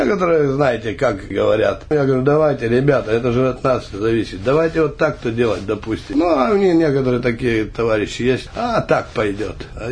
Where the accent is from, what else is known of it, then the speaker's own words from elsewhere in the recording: Kostroma, Kostroma Oblast, Russia; moved away as an adult; Родом я вообще из Костромы.